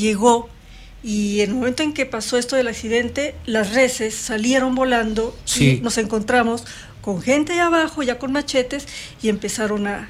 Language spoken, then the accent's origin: Spanish; Coyoacán, Mexico City, Mexico; now in Querétaro, Mexico; yo realmente soy de México, de Coyoacán. No soy queretana, pero ya tengo también muchísimos años viviendo aquí, así que realmente ya soy queretana